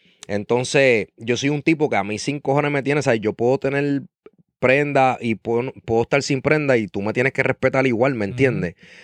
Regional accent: United States; born there; yo hablo inglés porque yo nací en Estados Unidos

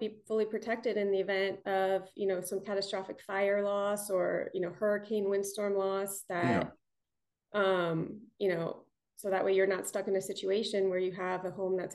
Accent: Newark, New Jersey, United States; born there; No, so I was born actually in Newark, New Jersey.

